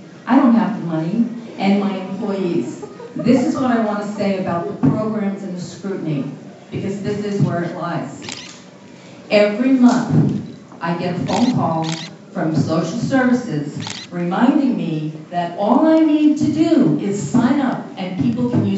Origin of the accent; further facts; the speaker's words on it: New York City, New York, United States; I grew up homeless myself in New York City. I built my own way.